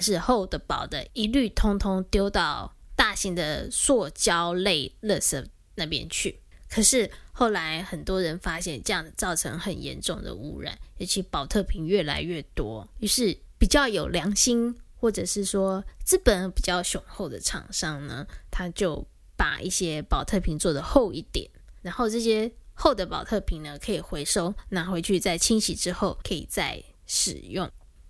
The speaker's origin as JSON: {"language": "Chinese", "country": "Taiwan", "tie": "born or raised there", "said": "我记得小时候在台湾买米酒都可以退瓶哦，然后退瓶可以收到几块钱台币吧"}